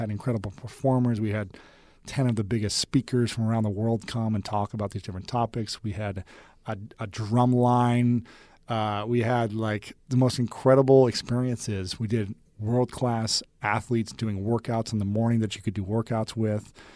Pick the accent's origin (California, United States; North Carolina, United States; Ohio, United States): Ohio, United States; Columbus; I wanted to host it in Columbus, Ohio, my hometown, because Ohio's tagline is the heart of it all.